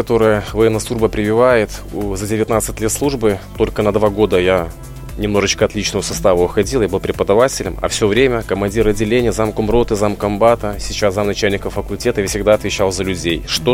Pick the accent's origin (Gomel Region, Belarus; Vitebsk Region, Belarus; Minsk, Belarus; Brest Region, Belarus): Gomel Region, Belarus; Gomel; в родной город Гомель, где до сих пор служу на военно-транспортном факультете.